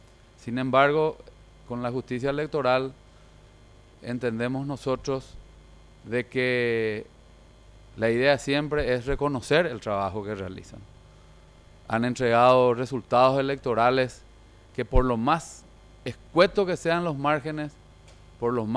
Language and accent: Spanish; Paraguay; Y eso realmente me dio a mí mucha satisfacción y un orgullo como paraguayo.